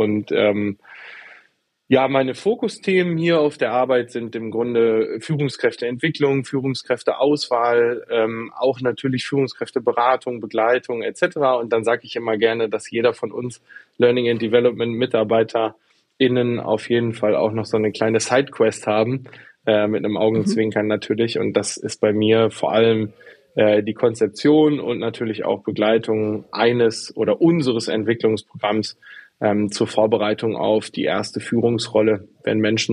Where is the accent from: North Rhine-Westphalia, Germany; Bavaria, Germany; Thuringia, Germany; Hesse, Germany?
North Rhine-Westphalia, Germany; Dortmund; Ich komme aus Dortmund, bin da ganz fest verwurzelt.